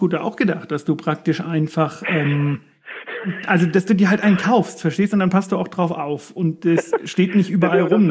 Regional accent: Erlangen, Bavaria, Germany; ich komme aus Erlangen, ne? Und Erlangen ist eine, ja, nennen wir es mal, sehr fahrradaffine Stadt.

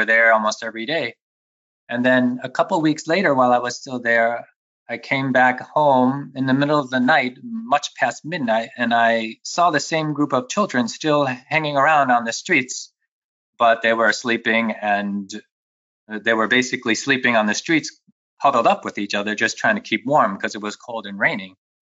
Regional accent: Cleveland, Ohio, United States; also born or lived in New York City, United States; So I'm originally, I was born in New York, but I didn't, New York City, I didn't grow up there. I mainly grew up around Cleveland, Ohio, which is a city in the Midwest. It's on one of the Great Lakes called Lake Erie.

